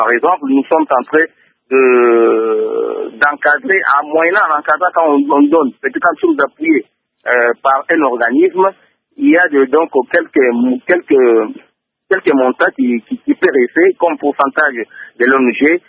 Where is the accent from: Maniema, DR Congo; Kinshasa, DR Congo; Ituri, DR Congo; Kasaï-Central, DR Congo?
Ituri, DR Congo; Mambasa; les problèmes environnementaux que nous connaissons chez nous à Mambasa